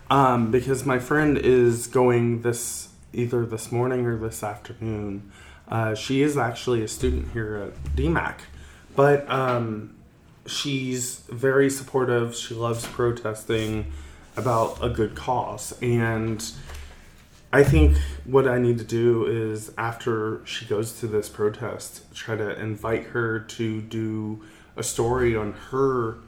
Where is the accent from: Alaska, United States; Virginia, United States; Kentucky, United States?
Kentucky, United States; I know in my home state of Kentucky, it's already a mandate that we have to wear them.